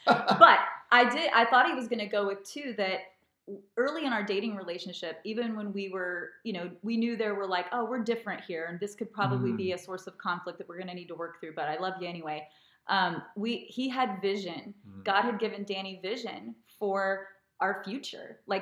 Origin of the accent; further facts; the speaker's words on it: Dallas, Texas, United States; And then I grew up in Dallas, which is like the belt buckle of the Bible Belt.